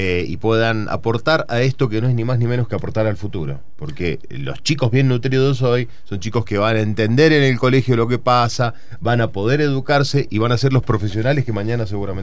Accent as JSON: {"language": "Spanish", "region": "Mendoza", "country": "Argentina", "said": "como mendocino"}